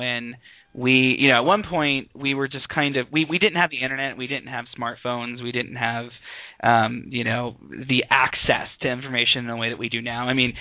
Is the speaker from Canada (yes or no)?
no; Bible Belt, United States; I remember, you know, growing up where I grew up in the Bible Belt, you know, it wasn't even a matter of questioning if you were Republican or if you were Democrat.